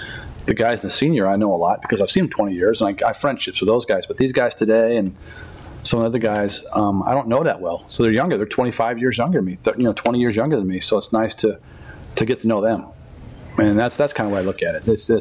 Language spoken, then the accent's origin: English; Chicago, Illinois, United States; now in downstate Illinois, United States; I'm a Chicago kid. I don't live in Chicago, but I was born in Chicago and in the near suburbs, and I obviously downstate now.